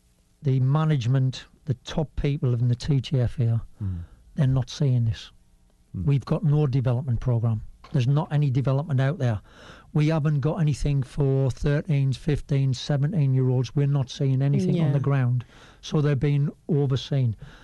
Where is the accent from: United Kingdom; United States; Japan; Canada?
United Kingdom; I'm a Brit and I will not behind closed doors. I'll give it you in the face. So this is where I come from.